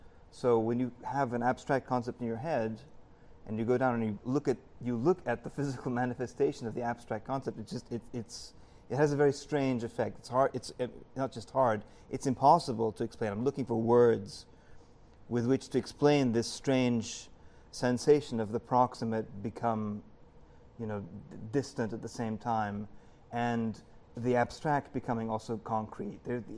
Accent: Beirut, Beirut Governorate, Lebanon; I grew up in Beirut. My family's still in Beirut, so I go back all the time.

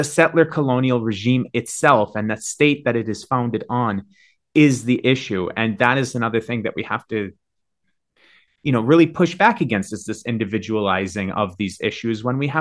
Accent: United States; now in Russia; I'm an American living in Russia.

